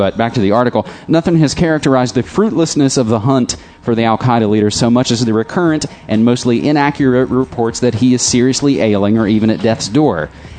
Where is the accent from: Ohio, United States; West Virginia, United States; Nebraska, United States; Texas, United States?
West Virginia, United States; The Greenbrier facility was in my home state of West Virginia.